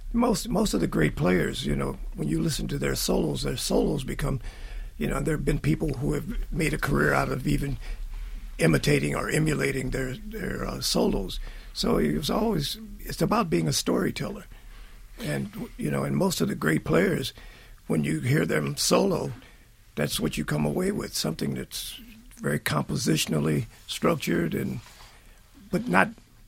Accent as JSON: {"language": "English", "town": "Indianapolis", "region": "Indiana", "country": "United States", "tie": "born or raised there", "moved": "yes", "said": "Well, I came to New York first in 1959 from my hometown of Indianapolis, Indiana."}